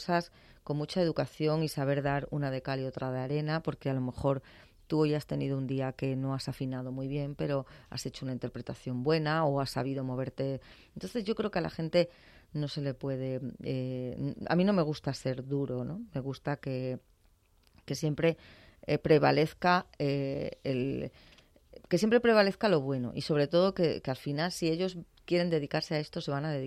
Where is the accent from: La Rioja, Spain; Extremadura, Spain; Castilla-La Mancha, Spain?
Extremadura, Spain; Salorino; Y ese festival se hizo en mi pueblo pues de una manera muy bonita y yo me siento muy elogiada, o sea que es una cita que cada mes de agosto tenemos en Salorino